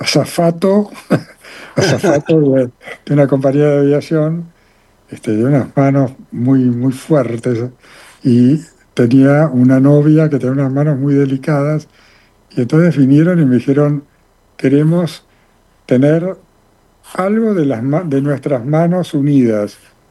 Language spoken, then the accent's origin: Spanish; Argentina; te digo, como argentino, es una pintura que yo la encuadro dentro de lo espacial